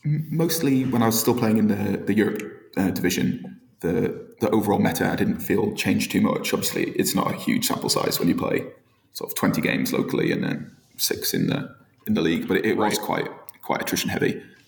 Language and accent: English; York, Yorkshire and the Humber, United Kingdom; I'm from York in the north of the UK.